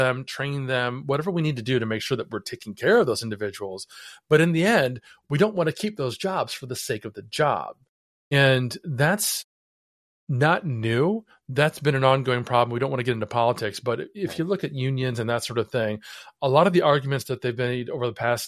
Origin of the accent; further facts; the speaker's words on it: Ohio, United States; I grew up in Northern Ohio, very near to where Thomas Edison grew up.